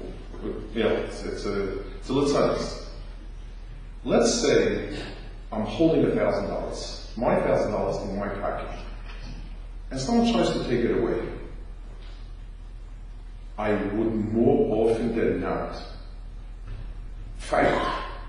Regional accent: New York, United States; but as a New Yorker, Harlem, go to Harlem

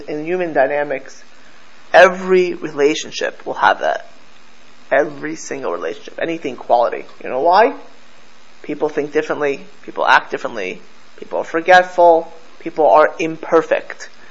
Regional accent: Florida, United States; Again, I grew up in South Florida.

